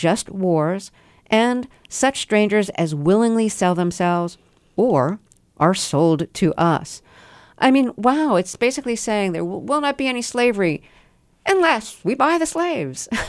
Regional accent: Brooklyn, New York, United States; oh, we had to sing songs about the Pilgrims growing up in Brooklyn.

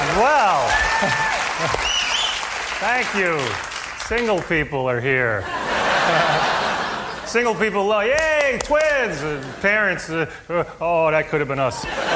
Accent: Queens, New York, United States; accent: New York; All my buddies, you know, we grew up in Queens, and I still see them to this day.

